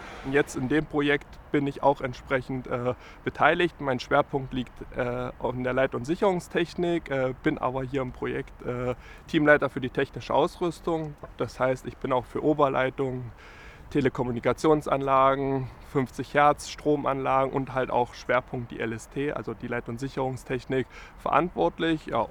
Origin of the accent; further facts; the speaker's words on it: Wittenberg, Saxony-Anhalt, Germany; born there; Ich wurde in Sachsen-Anhalt geboren, bin also in der Lutherstadt Wittenberg geboren, bin dann zum Studium nach Erfurt gekommen und habe hier in Erfurt Transport- und Verkehrswesen studiert.